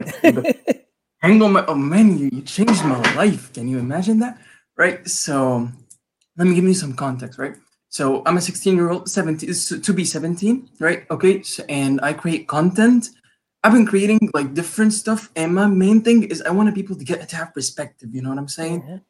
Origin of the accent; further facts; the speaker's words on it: Egypt; I'm from Egypt.